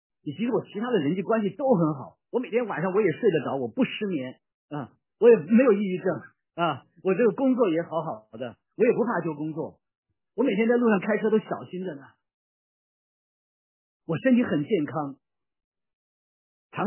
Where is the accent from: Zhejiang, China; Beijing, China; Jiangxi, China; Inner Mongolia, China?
Beijing, China; 我小时候生在这个长在这个北京城里面，老北京见面